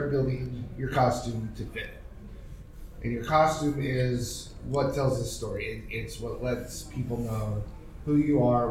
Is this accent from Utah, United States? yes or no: yes; Utah, United States; I'm from Utah, so I don't like to do the full drive. I'm half hour north of Salt Lake